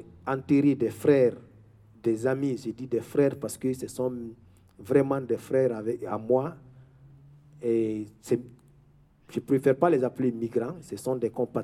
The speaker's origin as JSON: {"language": "French", "country": "Guinea", "moved": "yes", "said": "C'est comme ça que je suis parti de la Guinée au Mali, Burkina Faso, le Niger, l'Algérie."}